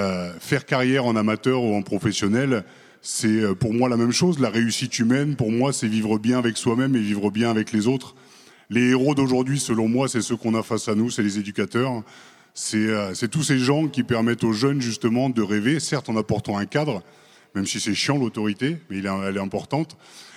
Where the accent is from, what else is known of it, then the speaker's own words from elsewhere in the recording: Beauvais, Hauts-de-France, France; je suis originaire de Beauvais en Picardie, donc c'est pas trop une terre de rugby